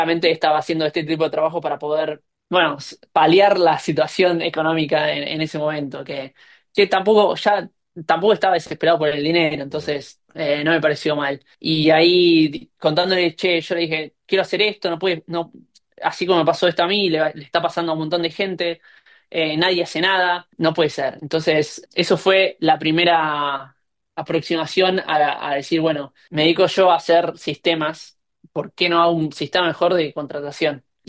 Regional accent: Argentina; moved away; no vengo de Argentina para trabajar 12 horas

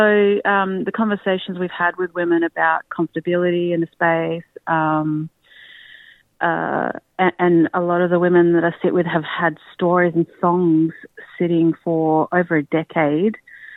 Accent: Perth, Western Australia, Australia; also born or lived in Darwin; now in Melbourne, Australia; I grew up mostly on Noongar Budja over there on Boorloo. And now living in Naam in Melbourne on Kulin country.

